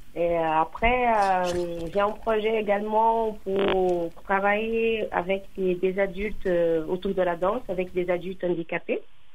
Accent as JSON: {"language": "French", "region": "Rio de Janeiro", "country": "Brazil", "lives_now": "Lyon, France", "said": "Oui, du Brésil, oui, Rio de Janeiro."}